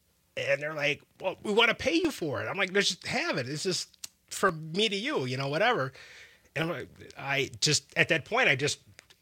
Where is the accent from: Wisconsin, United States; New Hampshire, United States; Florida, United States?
Wisconsin, United States; Yeah, so I'm born and raised in Wisconsin. My mother is from Wisconsin. My grandmother, you know, migrated to Wisconsin, so we're like three generations deep, like back to the 30s.